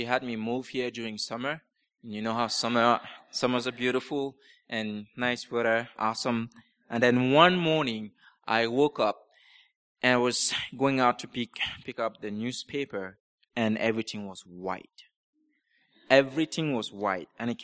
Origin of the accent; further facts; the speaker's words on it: Cameroon; I was born and raised in Cameroon. And for the record, it is Central Africa, not West Africa.